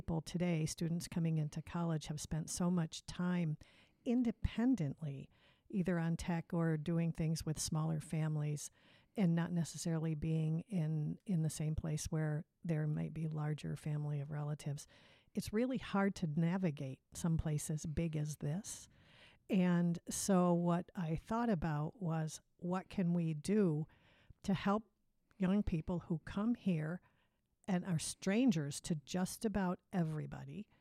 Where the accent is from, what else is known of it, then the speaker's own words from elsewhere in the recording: New York, United States; also born or lived in Minnesota / Michigan / Maine / Kentucky; And I grew up in New York State, central New York.